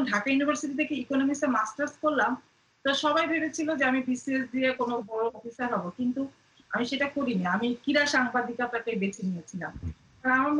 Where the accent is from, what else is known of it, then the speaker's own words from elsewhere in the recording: Dhaka, Dhaka Division, Bangladesh; একটা মানে সাহিত্য পরিবেশে বেড়ে উঠেছি। আর আমাদের পুরান ঢাকায় একটা পরিবেশ ছিল যে মানে অনেক সংগঠন ছিল